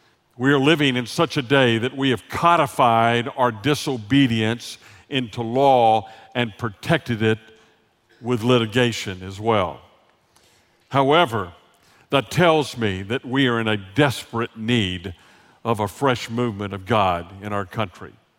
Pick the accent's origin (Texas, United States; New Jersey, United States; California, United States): Texas, United States; I happen to have been raised in the South, as you can tell every once in a while by my accent. You see, you can take the boy out of Texas, but you can't ever take the Texas out of the boy.